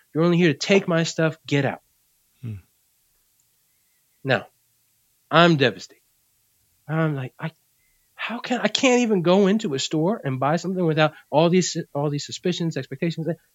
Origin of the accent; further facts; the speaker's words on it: Puerto Rico; Because I'm Puerto Rican. I'm from Boricua.